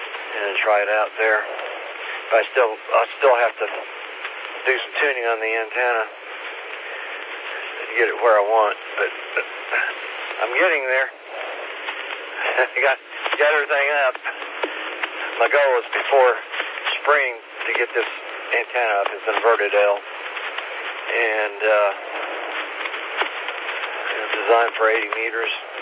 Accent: Kansas, United States; born there; also born or lived in Missouri; But I was born in Kansas, and I have lived in Kansas and also Missouri. And Kansas is a great place to be from.

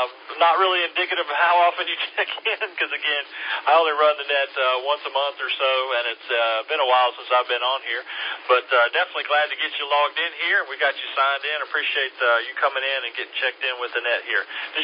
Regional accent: Virginia, United States; I kid people about it being too cold here, even though I grew up in Virginia.

